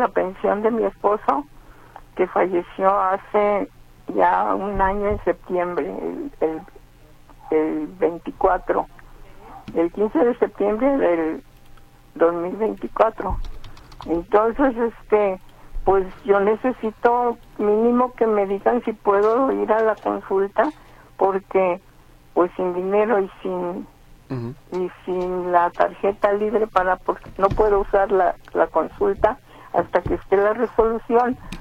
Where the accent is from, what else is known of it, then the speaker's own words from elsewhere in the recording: Nayarit, Mexico; Como hubo que traer, nosotros somos de Nayarit, hubo que traer el...